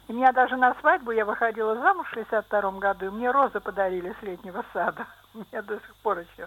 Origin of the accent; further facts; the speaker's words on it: Saint Petersburg, Russia; Я вообще блокадница, ленинградка.